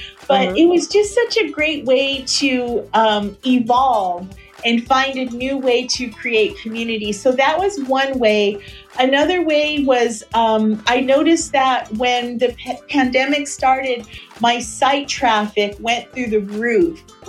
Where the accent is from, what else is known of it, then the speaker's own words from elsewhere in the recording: United States; my husband is Mexican American, I'm Mexican American.